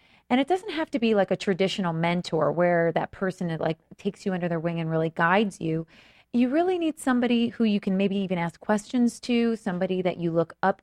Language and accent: English; Florida, United States; also born or lived in New York; now in Los Angeles, United States; Yeah. I mean, well, I'm from New York originally. Grew up in Florida. Moved back to New York after school. And I've moved out here. I've been here now probably 18 years.